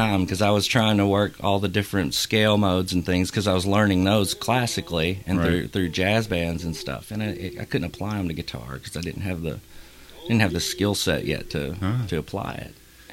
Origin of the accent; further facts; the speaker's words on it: Frankfort, Kentucky, United States; also born or lived in Winchester, Kentucky; Yeah, I grew up in Frankfort, lived there till college, went away to college in Lexington, and moved back to Frankfort for a little while and bounced back and forth. But Central Kentucky is kind of all one place.